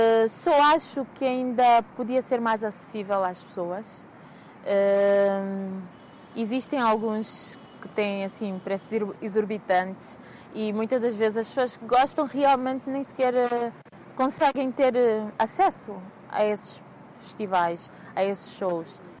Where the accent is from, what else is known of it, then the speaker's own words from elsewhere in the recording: Lubango, Huíla, Angola; que é a cidade onde eu cresci até os 10 anos, que é o Lubango.